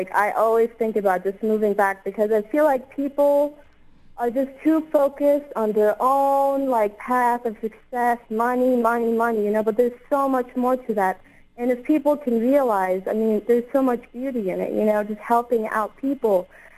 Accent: Denmark; I was born and raised in Denmark myself.

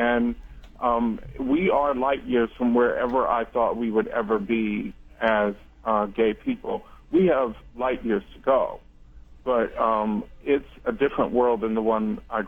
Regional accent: Kansas City, United States; And in some ways, I grew up south because my hometown is Kansas City.

